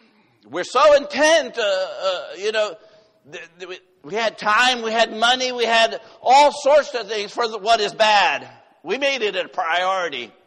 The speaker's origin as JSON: {"language": "English", "town": "Laredo", "region": "Texas", "country": "United States", "tie": "born or raised there", "said": "My mom is Mexican. I grew up in Laredo, Texas. I grew up more with my family in Mexico than here in the United States."}